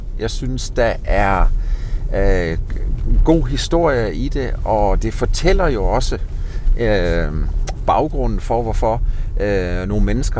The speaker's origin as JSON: {"language": "Danish", "region": "Region of Southern Denmark", "country": "Denmark", "lives_now": "Jutland, Denmark", "said": "Jeg kommer jo oprindeligt fra Langeland."}